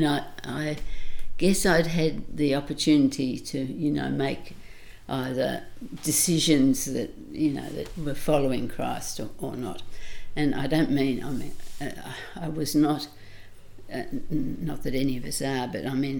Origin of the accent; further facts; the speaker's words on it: Tasmania, Australia; I was short and I had my little red coat and I came from Tasmania.